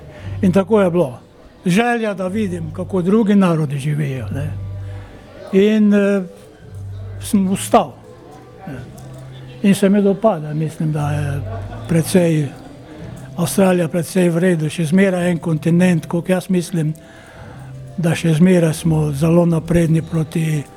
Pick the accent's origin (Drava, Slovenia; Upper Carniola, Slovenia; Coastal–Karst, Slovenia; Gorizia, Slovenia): Drava, Slovenia; Trnovska vas; now in Australia; Trnovska vas. To je blizu, ne vem koliko vam je poznana Slovenija, blizu Ptuja, 11 km ven iz Ptuja, proti Lenartu, Slovenske Gorice.